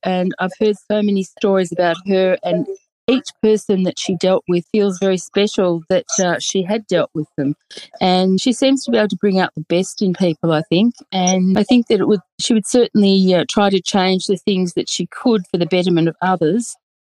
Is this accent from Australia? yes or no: yes; Australia; without many of the items that we as Australian nurses take for granted.